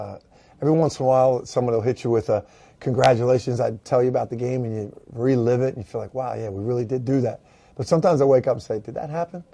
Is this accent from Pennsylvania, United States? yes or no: yes; Philadelphia, Pennsylvania, United States; I grew up in Philly, sure.